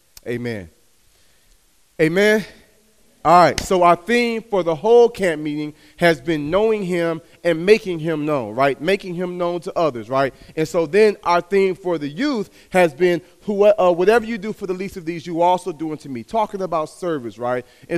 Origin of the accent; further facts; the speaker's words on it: Dallas, Texas, United States; born there; I'm a Dallas Cowboys fan. I was born in Dallas, Texas.